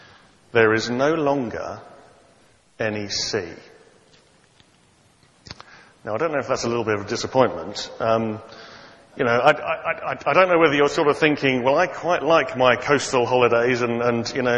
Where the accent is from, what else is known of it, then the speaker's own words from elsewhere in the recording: United Kingdom; You know, after all, we are British, aren't we? And we are a great seafaring nation.